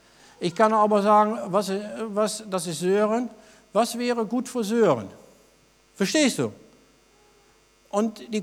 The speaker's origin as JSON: {"language": "German", "country": "Netherlands", "second_language": "German", "said": "Ja, selbst als Holländer kennt man diese alte Schlager."}